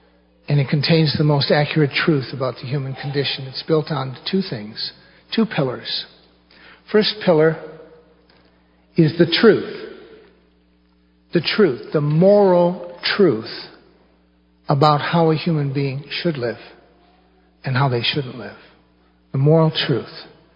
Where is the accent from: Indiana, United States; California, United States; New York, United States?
Indiana, United States; Gary; I was born in Gary, Indiana, of second-generation immigrant grandparents, parents, and I went to school in Gary. I went to St. Mark's Grade School.